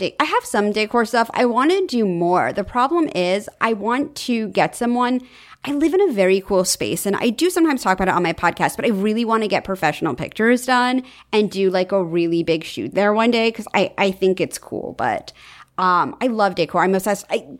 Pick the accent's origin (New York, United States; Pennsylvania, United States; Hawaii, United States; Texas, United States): New York, United States; New York City; No one has a lot of outdoor space in New York City. I'm from New York City.